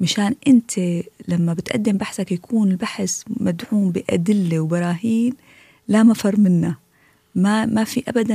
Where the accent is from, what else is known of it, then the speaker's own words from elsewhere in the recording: Syria; فأنا رفعت إيدي قلت لهم أنا من سوريا. الكل طلع هيك استغرب انه في حدا سوري موجود لان انا من سوريا